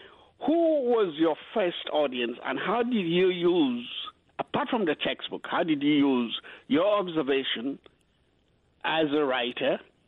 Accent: Kambia, Northern Province, Sierra Leone; I come from a small town called Cambia in the northern province of Sierra Leone.

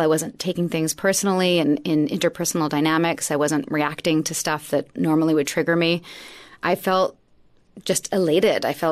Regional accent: Vancouver, British Columbia, Canada; in my hometown of Vancouver, which had never been done before.

